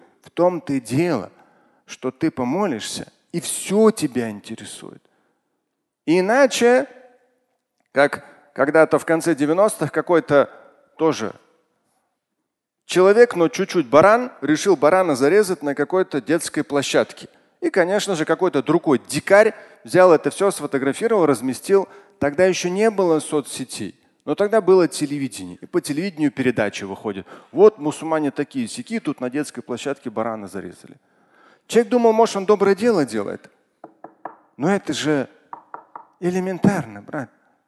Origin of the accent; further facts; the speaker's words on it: Moscow, Russia; Мы с вами, как коренные москвичи, всем остальным должны показывать, что такое метро